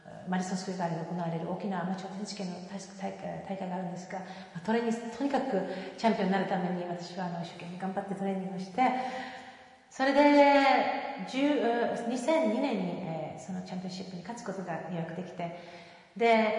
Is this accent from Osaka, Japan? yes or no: yes; Osaka, Japan; now in Nara, Japan; どうもはじめまして。子供時代、今では奈良県、育ちは大阪なんですが